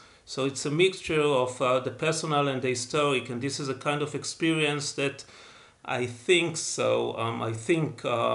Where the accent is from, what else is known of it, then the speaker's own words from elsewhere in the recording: Haifa, Haifa District, Israel; English is a second language; also born or lived in Jerusalem; But I was born in Israel. I was born in Jerusalem. I grew up. I was raised in Haifa. And I never lived in the U.S., you know, except for, well, like 1 year, my sabbatical or 2 years.